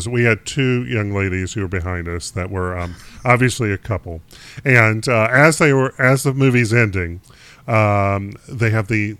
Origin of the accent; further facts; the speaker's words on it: North Carolina, United States; I'm from North Carolina.